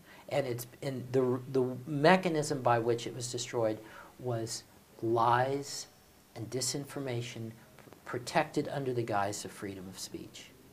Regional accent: United States; you're going to be very surprised to hear me as an American say what I'm about to say.

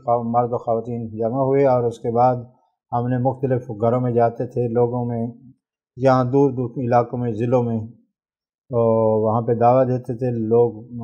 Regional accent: Punjab, Pakistan; born there; ضلع جھنگ میرا اور علاقہ جو ہے، گاؤں میرا جہاں پہ میری اصل پیدائش ہے، وہ ہے تتار کو۔ میں وہاں سے 2003 میں یہاں اس ادارے میں آیا ہوں،

